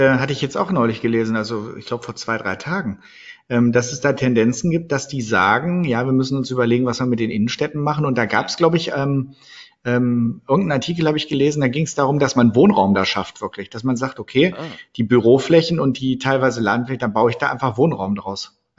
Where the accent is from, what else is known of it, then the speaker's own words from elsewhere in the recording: Wolfenbüttel, Lower Saxony, Germany; ich komme ja eigentlich aus Wolfenbüttel, einer Kleinstadt im südlichen Niedersachsen.